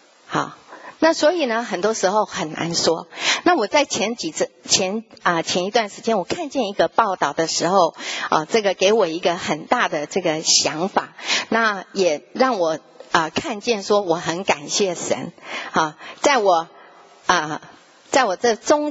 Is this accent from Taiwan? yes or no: no; China; 尤其我们中国人，当我们生出来小的时候，父母怎么教我们？